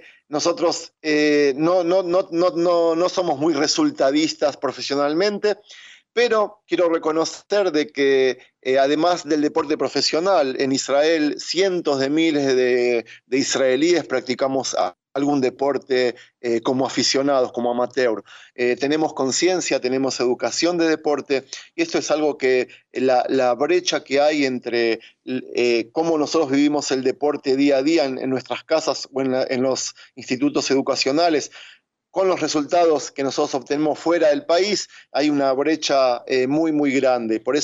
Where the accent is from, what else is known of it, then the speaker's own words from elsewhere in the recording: Buenos Aires, Argentina; born there; por haber nacido en Sudamérica, no solo que nací en Sudamérica, yo nací a 3 cuadras de la Bombonera.